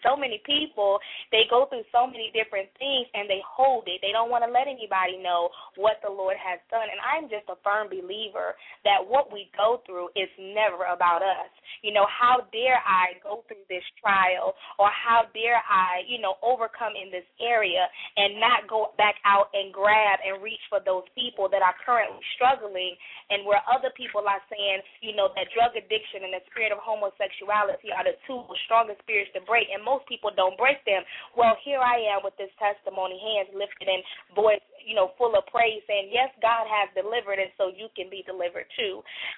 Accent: Greenville, North Carolina, United States; now in Raleigh, United States; I am from Greenville, North Carolina. I currently reside in Raleigh, North Carolina.

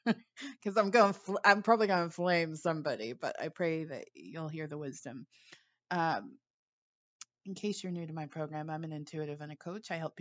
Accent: Los Angeles, California, United States; I grew up in Los Angeles, so they have to drive a lot.

